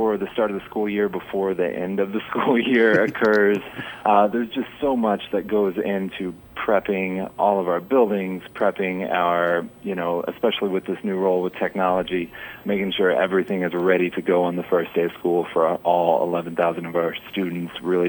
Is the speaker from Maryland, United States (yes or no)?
no; Evansville, Indiana, United States; I joke, I grew up in Evansville, but I was in 4-H Electric